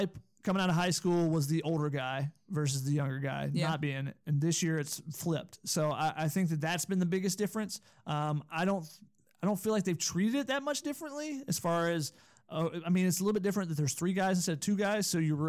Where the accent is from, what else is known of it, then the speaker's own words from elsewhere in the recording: Georgia, United States; I'm from Georgia, and I went to school in Tennessee, so yes, I would win at Cornhole.